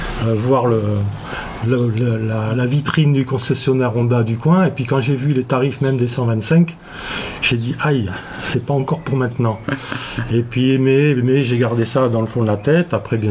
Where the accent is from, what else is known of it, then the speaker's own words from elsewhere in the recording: Lille, Hauts-de-France, France; born there; moved away; Non, je suis né à Lille. Je suis à Chtigny.